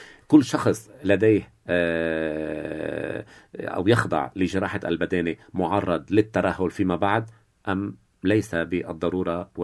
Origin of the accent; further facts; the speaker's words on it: Lebanon; دائما كلبنانيين ننبعث مجددا إلى الأحسن